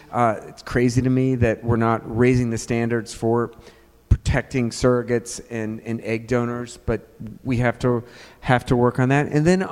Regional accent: Lewisburg, West Virginia, United States; I'm from Lewisburg, West Virginia.

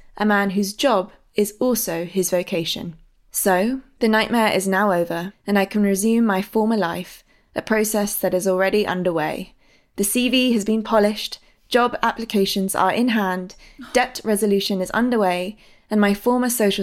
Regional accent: Wimbledon, London, United Kingdom; It was where I grew up in Wimbledon

